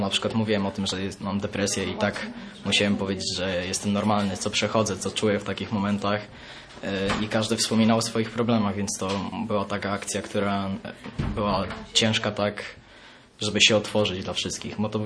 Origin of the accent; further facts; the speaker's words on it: Sopot, Pomeranian Voivodeship, Poland; jestem z Sopotu